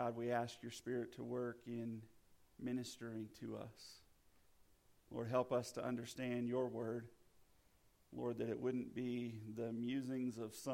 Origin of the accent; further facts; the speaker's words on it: Rigby, Idaho, United States; I'm from Rigby.